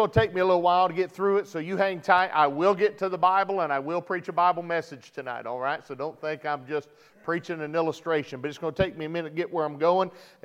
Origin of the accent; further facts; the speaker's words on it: Michigan, United States; I've been deer hunting in Michigan. I grew up in Michigan.